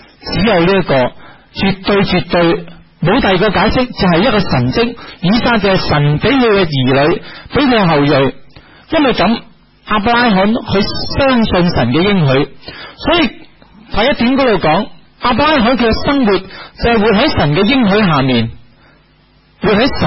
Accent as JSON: {"language": "Cantonese", "country": "Hong Kong", "said": "我们香港人叫这个做伊世单"}